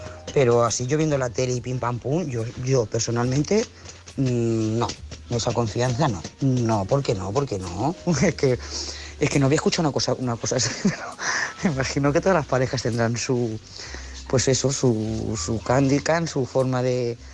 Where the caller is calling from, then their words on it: Lloret de Mar, Catalonia, Spain; de Lloret de Mar